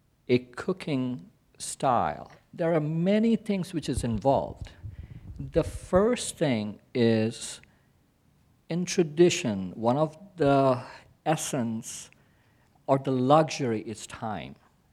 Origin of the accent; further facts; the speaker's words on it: Kolkata, West Bengal, India; first language Bengali; Like, I am from Calcutta, so that's the state of Bengal, so I'm Bengali, so I speak Bengali.